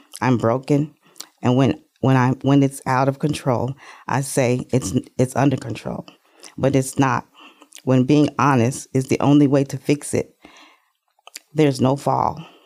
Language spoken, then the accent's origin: English; Kansas City, Missouri, United States; I was raised in Kansas City, Missouri, T.B. Watkins Projects, and seen a lot of tragedy, seen a lot of loss, had a lot of hard times.